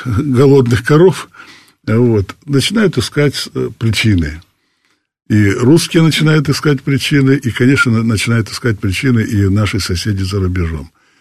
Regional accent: North Caucasus, Russia; born there; я родился на Северном Кавказе, в Ногайской степи

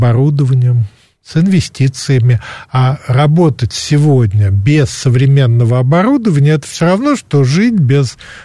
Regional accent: Moscow, Russia; я человек, который родился вот в Москве, прожил 66 лет

